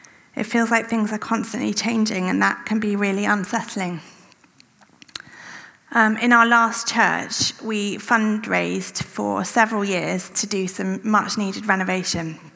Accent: England, United Kingdom; accent: English; I had an English passport. My parents were English. My accent was pleasingly English to everyone around me. And I had arrived most recently from England, but England didn't feel eve

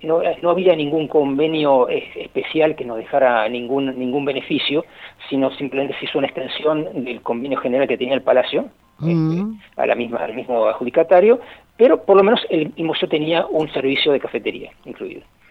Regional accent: Montevideo, Uruguay; Somos privilegiados montevideanos

